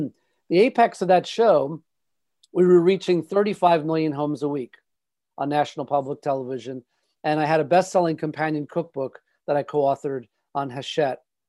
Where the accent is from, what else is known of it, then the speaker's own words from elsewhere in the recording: New York City, New York, United States; And I grew up in New York City, and I can tell you there's a lot of vibrance and excitement and interest in urban environments.